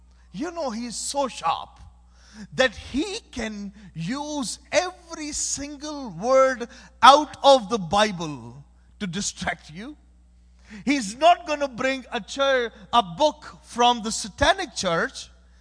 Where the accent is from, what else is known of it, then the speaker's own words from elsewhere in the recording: Pakistan; I am coming from Pakistan, which is on the list of the top 10 most persecuted countries in the world.